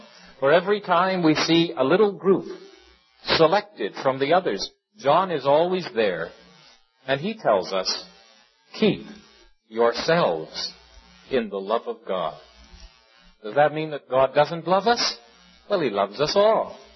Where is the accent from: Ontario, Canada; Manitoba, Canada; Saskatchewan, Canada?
Ontario, Canada; St. Catharines; I come from St. Catharines, Ontario. That's about 12 miles from Niagara Falls.